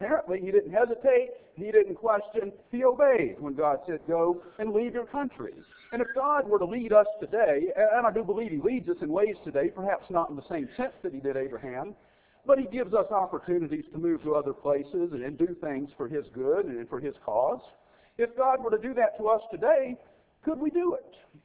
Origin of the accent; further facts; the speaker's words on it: Mississippi, United States; I grew up in Mississippi. And that's where I got to meet Alan.